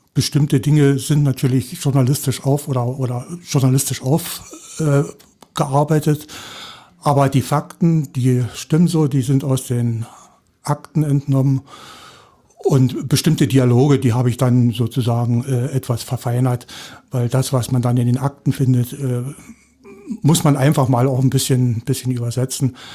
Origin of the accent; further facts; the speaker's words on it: Saxony, Germany; born there; Ich bin gebürtiger jetzt Sachse, wobei ich natürlich mich als Brandenburger fühle.